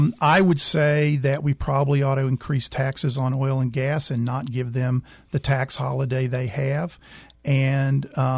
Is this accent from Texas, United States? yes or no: yes; Texas, United States; I worry because I come from the Beaumont-Port Arthur region of Texas.